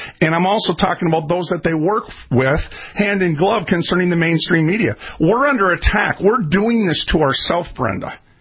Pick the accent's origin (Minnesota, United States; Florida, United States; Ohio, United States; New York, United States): Minnesota, United States; Minneapolis; And I was raised in North Minneapolis. I was a welfare kid.